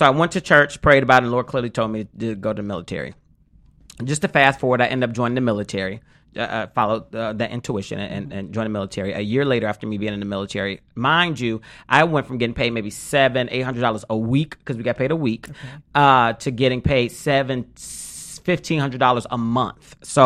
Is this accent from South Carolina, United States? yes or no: no; Detroit, Michigan, United States; this is right when Detroit, because I'm from Detroit, was just coming on the upswing from the recession crash.